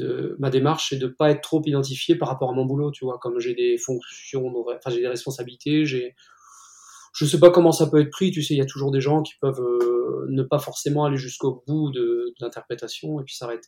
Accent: Northwest, France; Moi je suis plutôt du Nord-Ouest, hein, du bord de mer

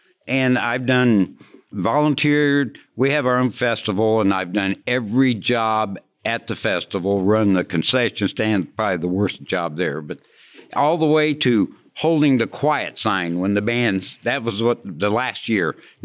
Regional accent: Raytown, Missouri, United States; No, I grew up in Wrightown, Missouri, which is a suburb of Kansas City. Blue Springs is a suburb of Kansas City, Missouri. And I grew up there, went to Raytown South High School.

